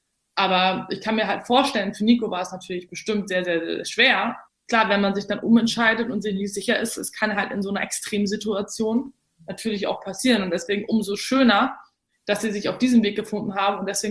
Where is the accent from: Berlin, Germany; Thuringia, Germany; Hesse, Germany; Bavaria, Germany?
Berlin, Germany; Weil ich bin ja sehr pragmatisch als Berlinerin